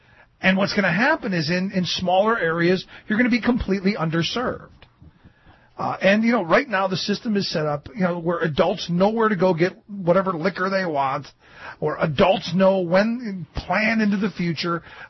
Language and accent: English; Ohio, United States; You know, I grew up in Ohio where you could get 42 proof anything at the local 7-Eleven.